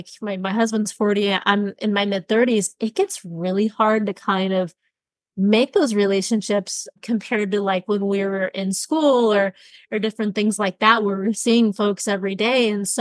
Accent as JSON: {"language": "English", "region": "California", "country": "United States", "moved": "yes", "lives_now": "Sacramento, United States", "said": "I am originally from the Bay Area, and I moved 2.5 hours away to the Sacramento area about 10 years ago."}